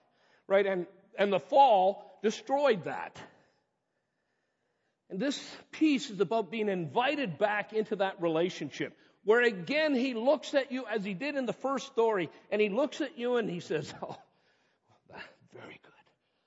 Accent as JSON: {"language": "English", "town": "Ladner", "region": "British Columbia", "country": "Canada", "tie": "born or raised there", "said": "I grew up in Ladner and grew up with George's parents and grandparents."}